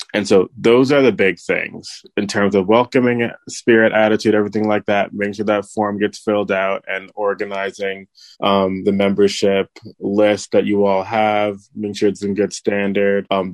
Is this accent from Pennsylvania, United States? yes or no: yes; Pennsylvania, United States; also born or lived in New Jersey / Louisiana; now in Arizona, United States; I live in Arizona now, but I was born in New Jersey. I grew up in Pennsylvania, got my master's in Louisiana, and now I live in Arizona.